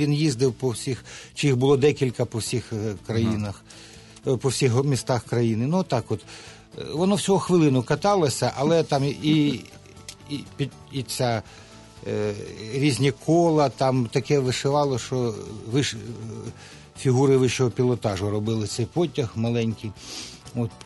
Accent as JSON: {"language": "Ukrainian", "region": "Kyiv", "country": "Ukraine", "tie": "born or raised there", "said": "от я ж киянин, я уроджений киянин, я тут народився і виріс, і все. У мене дуже багато Києва."}